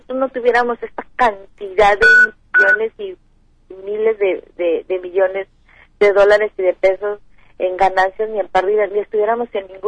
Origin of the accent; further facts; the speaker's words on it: Chihuahua, Mexico; porque soy de Chihuahua